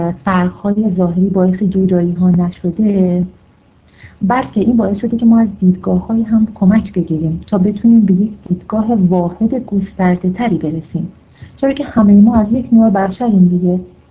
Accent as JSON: {"language": "Persian", "country": "Iran", "said": "ما فقط ایرانی هستیم"}